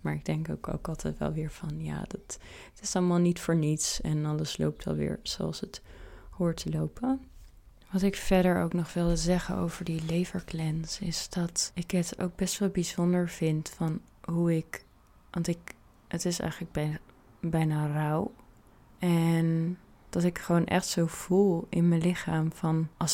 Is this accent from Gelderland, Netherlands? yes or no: no; Amsterdam, North Holland, Netherlands; ik kom dus uit Amsterdam. En uit wel een familie, gezin die heel hoog opgeleid is.